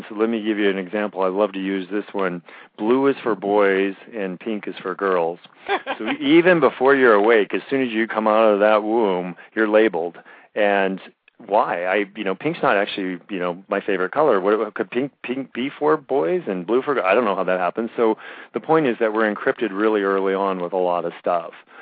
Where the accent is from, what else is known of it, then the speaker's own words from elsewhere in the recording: Iowa, United States; I talk about it in the beginning of the book when I was a little boy growing up in Iowa, a restless little kid who just wondered who I was from the beginning.